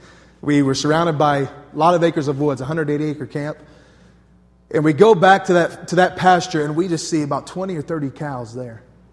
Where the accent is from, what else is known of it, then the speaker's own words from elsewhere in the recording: Missouri, United States; I grew up in Missouri, and I spent a lot of my summers working at a camp that our church owned.